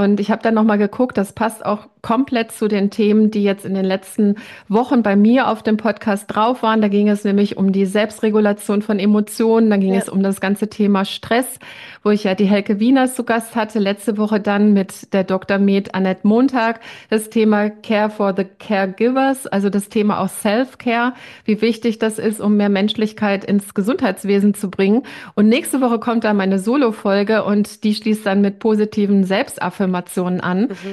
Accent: West Germany, Germany; ich bin natürlich jetzt auch noch mal ein bisschen älter, aber ich bin in Westdeutschland groß geworden.

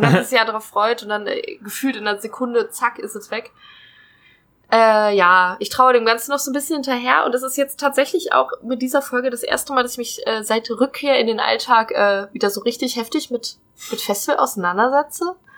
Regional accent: North Rhine-Westphalia, Germany; now in Trier, Germany; Genau, wir wohnen ja nicht schon immer in Trier. Ich komme ursprünglich aus NRW

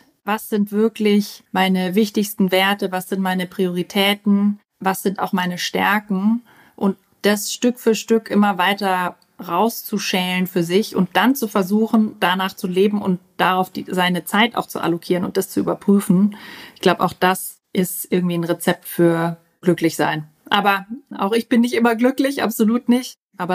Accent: Vorarlberg, Austria; ich weiß, ich klinge wie Hannover, aber ich bin eigentlich Österreicherin und bin mit zwei ganz extremen österreichischen Dialekten aufgewachsen und habe mich dann irgendwie für Hochdeutsch entschieden.

